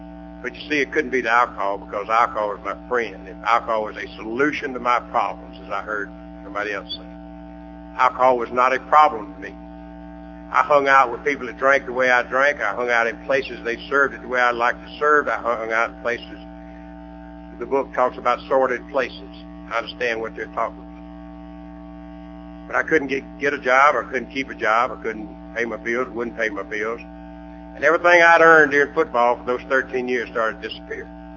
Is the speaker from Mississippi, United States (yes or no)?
yes; Mississippi, United States; the state of Mississippi had a … Day and proclaimed by the governor, and my hometown gave me a banquet and a parade and honored me and my family